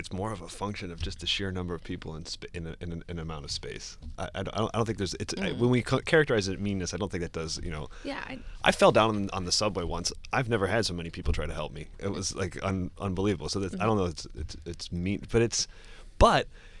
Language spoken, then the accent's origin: English; Cincinnati, Ohio, United States; now in New York, United States; I'm from the Midwest. I grew up in Cincinnati, Ohio. I also love the concept of the Midwest.